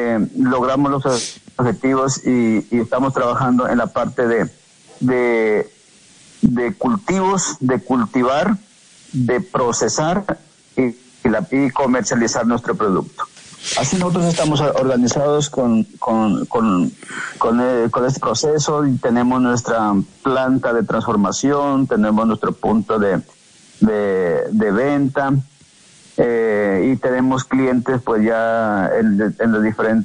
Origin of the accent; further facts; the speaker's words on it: Colombia; donde se refleja la paz de todos nosotros como colombianos.